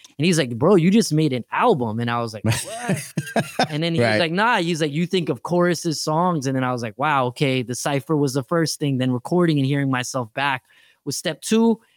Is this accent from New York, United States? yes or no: yes; Jamaica, New York, United States; And because I'm from Jamaica, I used to have to take that train ride like an hour.